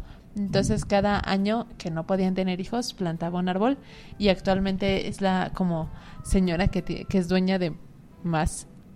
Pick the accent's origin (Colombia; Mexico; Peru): Mexico; Mexico City; yo sé que soy una ciudadana mexicana, yo sé que soy una ciudadana del DF